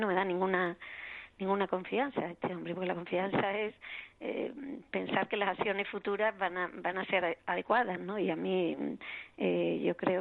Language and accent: Spanish; Spain